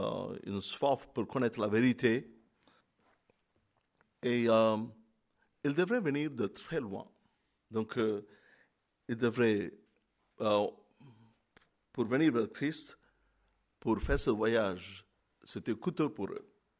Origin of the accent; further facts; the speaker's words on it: India; je suis chrétien, mais je suis indien, je suis de l'Inde.